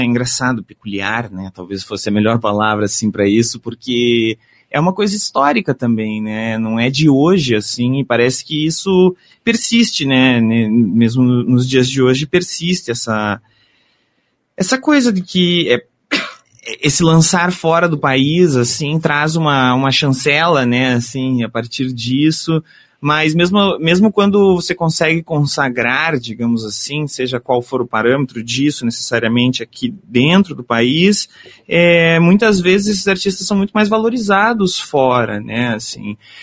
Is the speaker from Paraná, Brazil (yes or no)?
yes; Palmeira, Paraná, Brazil; now in Curitiba, Brazil; eu sou artista, sou nascido aqui em Curitiba. Eu fui criado no interior do Paraná, uma pequena cidade chamada Palmeira. E aí depois retornei aqui para Curitiba.